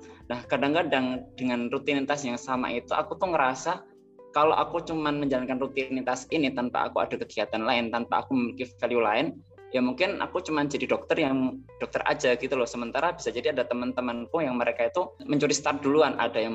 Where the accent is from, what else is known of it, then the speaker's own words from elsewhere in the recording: Klaten, Central Java, Indonesia; Aku asli Klaten ya, asli Klaten, dan lahir di keluarga pedagang dan petani. Jadi orang tua aku tuh pedagang dan petani di keluarga besar.